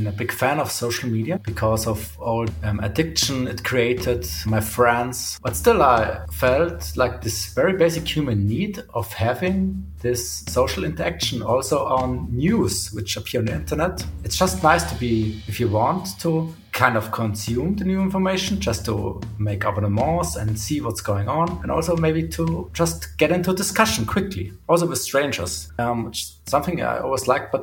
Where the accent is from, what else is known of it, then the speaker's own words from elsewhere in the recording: Graz, Styria, Austria; English is a second language; from Graz, and I've been studying different subjects over the past 10 years.